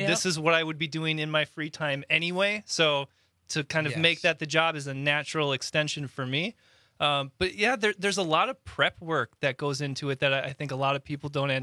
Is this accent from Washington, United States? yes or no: no; Wisconsin, United States; I mean, I was born and raised in Waukesha County.